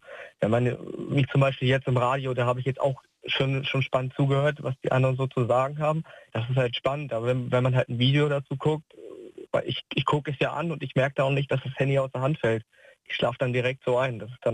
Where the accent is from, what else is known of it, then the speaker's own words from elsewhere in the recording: Hankensbüttel, Lower Saxony, Germany; Aus Hankensbüttel.